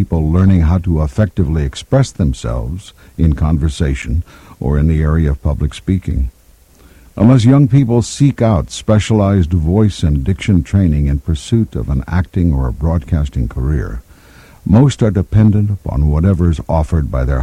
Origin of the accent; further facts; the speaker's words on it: Kansas City, Kansas, United States; I learned to love language at an early age as I grew up in Kansas City, Kansas, and more so when I started my acting career in Chicago.